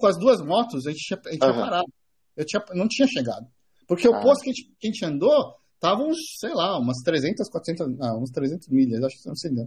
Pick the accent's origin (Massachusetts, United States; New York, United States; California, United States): California, United States; Los Angeles; Eu sou de Los Angeles, né?